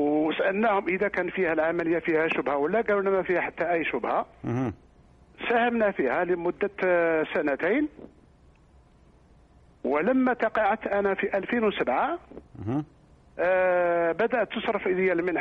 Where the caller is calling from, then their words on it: Algeria; نحن في الجزائر عندنا منحة إضافية تسمى منحة التقاعد التكميلي